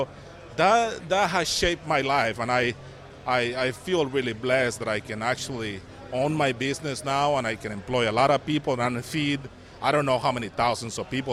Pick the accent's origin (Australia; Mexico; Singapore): Mexico; And I come from Mexico, and I come from a farming family. My father was a farmer, and I have a couple of brothers that farm in Mexico.